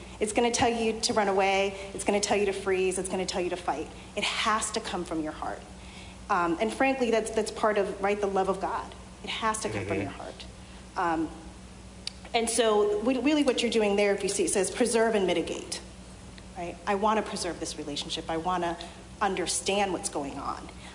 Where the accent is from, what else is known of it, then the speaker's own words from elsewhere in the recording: the South, United States; that I'm a first-generation American. You don't know that I speak two languages. You've learned that I grew up in the South.